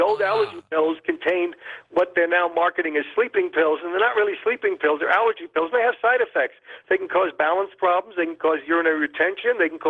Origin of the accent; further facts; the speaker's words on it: New York City, New York, United States; although I was growing up in New York City at the time